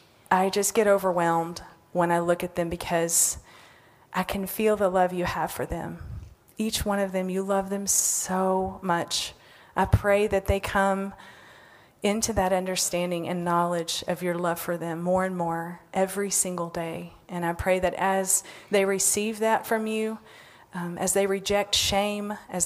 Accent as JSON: {"language": "English", "town": "Brownfield", "region": "Texas", "country": "United States", "tie": "born or raised there", "said": "I grew up in Brownfield, Texas, a little farming community, never thought I would ever leave Brownfield, much less travel around the world."}